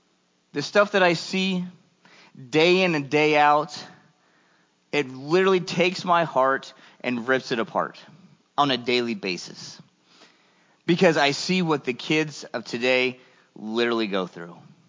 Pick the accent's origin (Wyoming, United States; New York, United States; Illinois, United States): Illinois, United States; Decatur; I'm originally from Decatur, Illinois, but throughout life I've moved here and there and everywhere else.